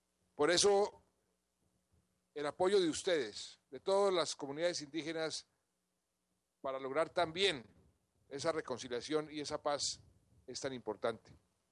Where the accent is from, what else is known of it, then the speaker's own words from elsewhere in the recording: Colombia; como colombiano y como presidente